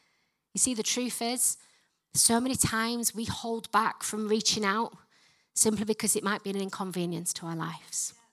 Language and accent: English; Yorkshire and the Humber, United Kingdom; accent: Yorkshire; Not with this Yorkshire accent, are you serious?